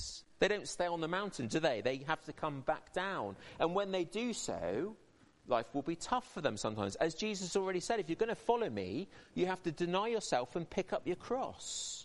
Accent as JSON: {"language": "English", "region": "South West England", "country": "United Kingdom", "tie": "born or raised there", "said": "I grew up near Dartmoor National Park, and if you were walking on Dartmoor, you had to be careful."}